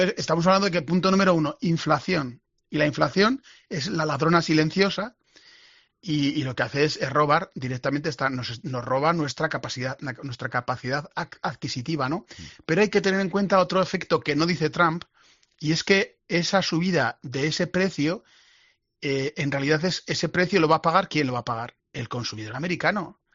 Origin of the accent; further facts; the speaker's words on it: Azagra, Navarre, Spain; Yo, que sabes que soy de Azagra, en Azagra tenemos vino